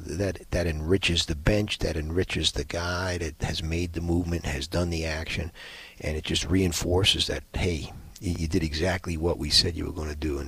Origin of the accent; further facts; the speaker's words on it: Queens, New York, United States; You know, growing up in Queens, Astoria was the famous Greek neighborhood.